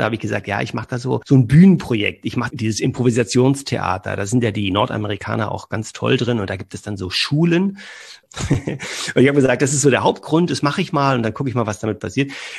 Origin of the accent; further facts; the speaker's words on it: Berlin, Germany; born there; now in Cologne, Germany; Bin gebürtig aus Berlin und mache seit 7 Jahren Comedy tatsächlich. Bin auf der Bühne unterwegs, lebe jetzt in Köln